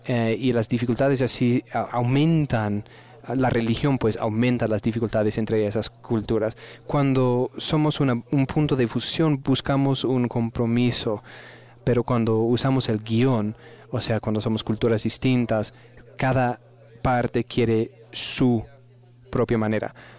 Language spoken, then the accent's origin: Spanish; United States; En mi país, hace 30 años o 40 años, se llamaba el punto de fusión. Y el punto de fusión quería decir que cuando llegaba inmigrantes a Estados Unidos, que ellos se volvían americanos, estadounidenses